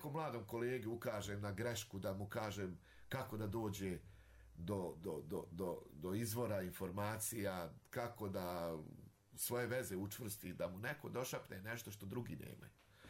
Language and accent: Serbian; Banja Luka, Republika Srpska, Bosnia & Herzegovina; naš grad Banja Luka, volim otići malo u Krup, volim naše aleje, ja sam odrastao tu u Novoj Varoši